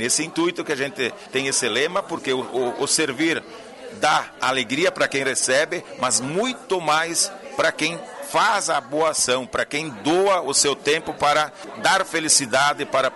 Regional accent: Flores da Cunha, Rio Grande do Sul, Brazil; Eu sou de Flores da Cunha, de Flores da Cunha.

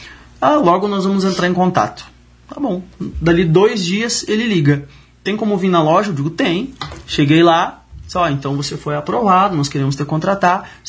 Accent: Santiago, Rio Grande do Sul, Brazil; now in Lagoa Vermelha, Brazil; Porque eu sou de Santiago, não sou daqui, mas já moro aqui 10 anos, né?

